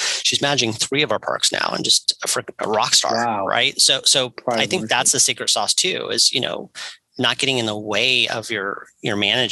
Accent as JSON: {"language": "English", "region": "California", "country": "United States", "said": "I mean, we're from California. We have fresh cash."}